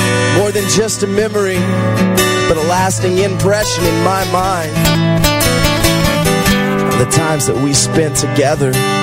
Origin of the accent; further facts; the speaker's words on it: Texas, United States; now in Buda, United States; And I'm originally from West Texas, but currently reside in Buda.